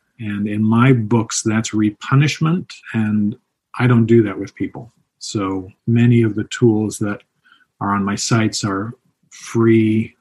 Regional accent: Toronto, Ontario, Canada; also born or lived in England; I'm from England, grew up in Toronto. So I was living as a very broke dancer in Toronto

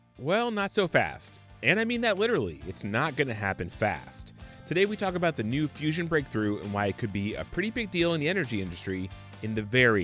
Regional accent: Tucson, Arizona, United States; Well, I will say I grew up in Tucson, Arizona

